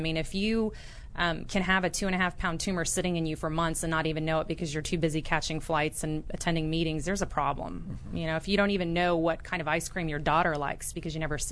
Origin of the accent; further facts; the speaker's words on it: Destin, Florida, United States; I am from originally Destin, Florida, which is a little beach town.